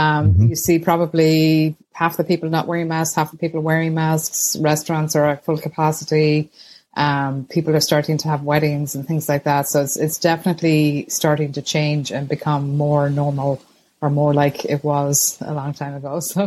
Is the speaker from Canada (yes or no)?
no; Ireland; moved away as an adult; now in Millis, United States; So I came from Ireland.